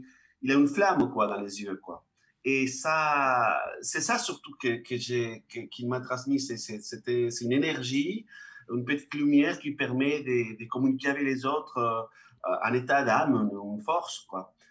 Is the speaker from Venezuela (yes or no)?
yes; Venezuela; j'étais tout petit chez nous au Venezuela, donc je suis vénézuélien, je suis né au Venezuela et j'ai grandi avec mon grand-père en fait.